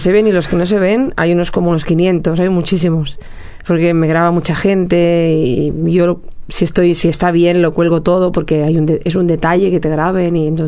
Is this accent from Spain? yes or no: yes; Barcelona, Catalonia, Spain; born there; Yo nací en Barcelona, mi padre vino a trabajar aquí y mi padre era jardinero, trabajaba para el Ayuntamiento de Barcelona. Era uno de los que hizo los jardines del Arco del Triunfo, imagínate. Y yo nací aquí, pero toda mi familia es cordobesa